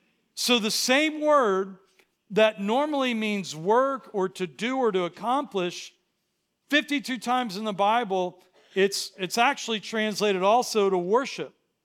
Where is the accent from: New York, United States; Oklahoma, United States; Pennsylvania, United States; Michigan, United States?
Pennsylvania, United States; Pittsburgh; Growing up in Pittsburgh, it was a blue-collar ethos of a city. You know, my grandfather was a steel worker. My dad worked at Nabisco making Oreos.